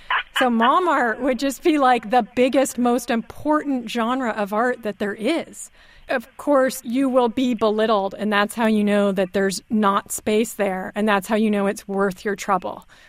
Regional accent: Berkeley, California, United States; I mean, you know, I grew up in Berkeley.

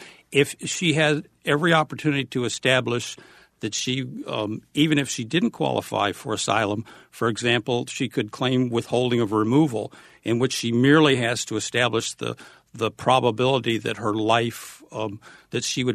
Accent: England, United Kingdom; born there; I was born in England.

